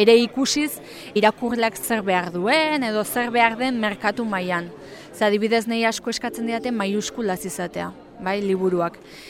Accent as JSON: {"language": "Basque", "town": "Legorreta", "region": "Basque Country", "country": "Spain", "said": "Legorretatik nator, Gipuzkoatik, erretxo txiki bat dela."}